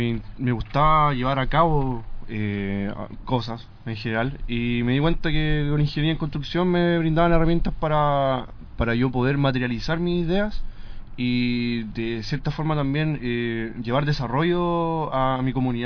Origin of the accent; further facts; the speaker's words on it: Hierbas Buenas, Maule, Chile; Y yo, que no soy específicamente lineal, soy de Hierbas Buenas.